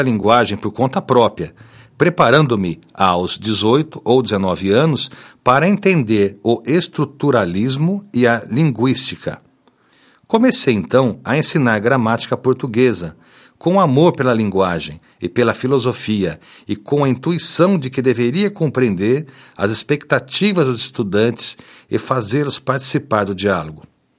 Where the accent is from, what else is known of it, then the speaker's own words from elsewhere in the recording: Jaboatão, Pernambuco, Brazil; also born or lived in Recife; O primeiro, quando era ainda estudante, na minha infância, parte em Recife e depois em Jaboatão. Minha família deixou Recife para sobreviver à crise econômica da Depressão de 30.